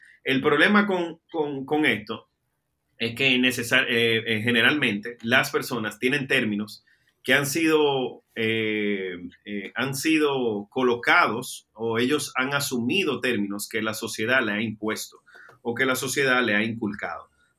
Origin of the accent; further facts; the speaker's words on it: Dominican Republic; soy dominicano, soy hijo de Dios. No es fácil ser cristiano.